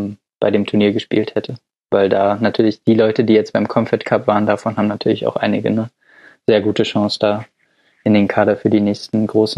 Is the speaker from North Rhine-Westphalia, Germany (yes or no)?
yes; Dortmund, North Rhine-Westphalia, Germany; Den Namen wollte ich als Dortmunder jetzt nicht nennen, um nicht zu parteiisch zu wirken